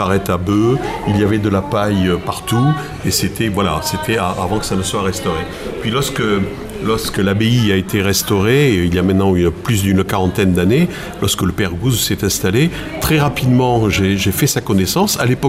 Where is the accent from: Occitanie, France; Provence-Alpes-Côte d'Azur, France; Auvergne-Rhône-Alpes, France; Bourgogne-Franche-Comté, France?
Occitanie, France; Saint-Affrique; d'abord je suis un enfant du pays puisque je suis originaire de Sainte-Afrique